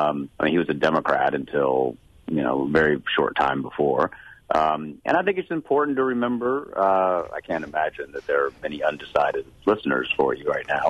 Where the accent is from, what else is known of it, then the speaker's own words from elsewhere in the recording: the South, United States; now in Tennessee, United States; I'm a Southerner, live in Tennessee.